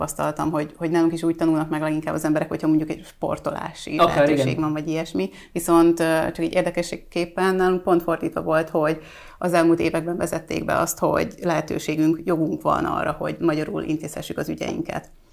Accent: Vojvodina, Serbia; Mondjuk én Vajdaságból származom, nálunk szervet, mint idegen nyelvet tanítanak

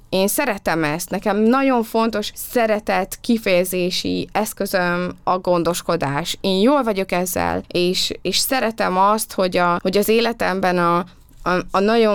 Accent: Transylvania, Romania; ugye ez is székelyként egy ilyen nagy lépés

